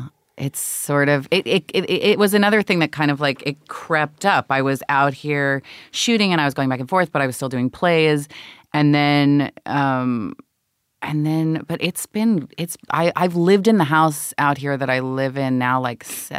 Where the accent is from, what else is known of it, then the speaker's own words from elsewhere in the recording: New York City, New York, United States; born there; I was born on the Upper West Side